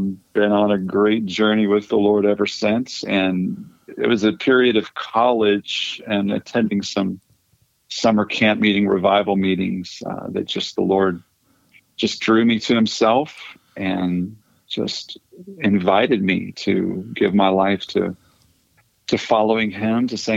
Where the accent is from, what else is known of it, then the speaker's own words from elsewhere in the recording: Mississippi, United States; moved away as an adult; Mississippi. That's where most of my formative years were. My dad was in Christian education, higher education, and we had moved down there when I was a youngster and graduated from high school there and moved back here to Asbury.